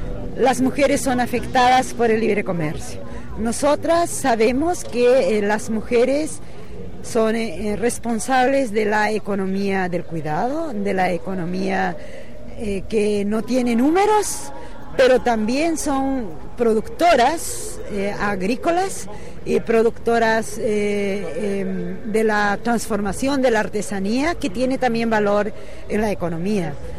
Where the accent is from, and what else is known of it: Peru